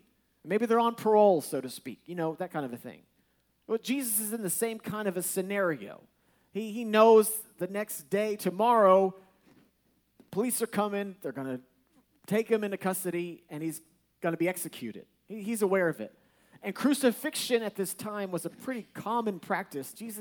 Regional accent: Texas, United States; If I'm from Texas, so that was a pretty common, you know, news article.

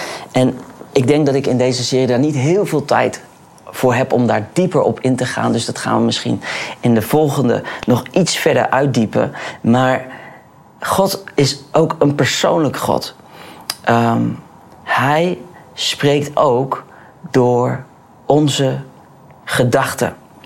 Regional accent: Holland, Netherlands; En ik had als echte Hollander natuurlijk nog een tweede bevestiging nodig.

